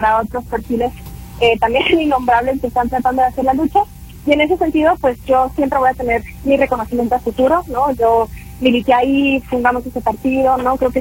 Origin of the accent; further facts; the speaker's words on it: Chihuahua, Mexico; yo soy de Chihuahua, pero Jalisco es un estado que me formó políticamente, al que le tengo profundo cariño